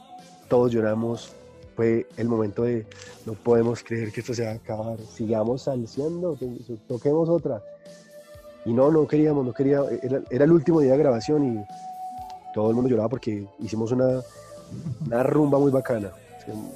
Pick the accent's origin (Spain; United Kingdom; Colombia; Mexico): Colombia; Medellín, Antioquia; yo soy de Medellín, yo soy paisa, pero me tocaba ser de costeño. Entonces yo cogí el acento súper rápido